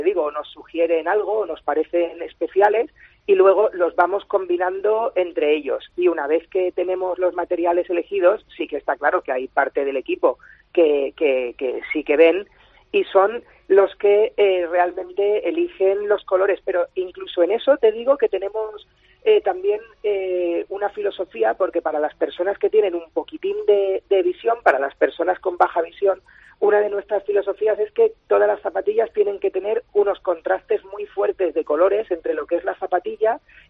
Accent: Alicante, Valencian Community, Spain; Además, nosotros somos alicantinos, y que es la tierra del calzado y referente mundial.

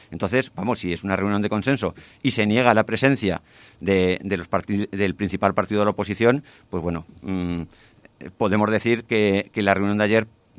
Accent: Jaca, Aragon, Spain; todos nos conocemos, somos de Jaca

